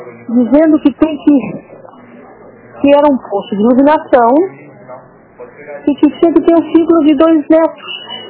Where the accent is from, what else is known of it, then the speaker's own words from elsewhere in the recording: Florianópolis, Santa Catarina, Brazil; Eu sou de Florianópolis, tá?